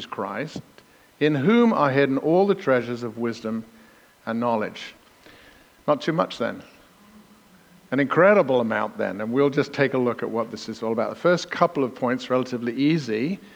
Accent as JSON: {"language": "English", "region": "England", "country": "United Kingdom", "said": "Now you think I'm verbose as an Englishman, but I've got nothing on Paul."}